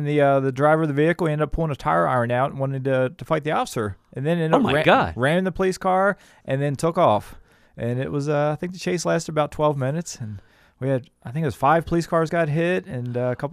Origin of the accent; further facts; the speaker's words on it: Maryland, United States; moved away as an adult; Well, I grew up in the state of Maryland, and when I was 19 years old, joined the Navy, became an electronic technician.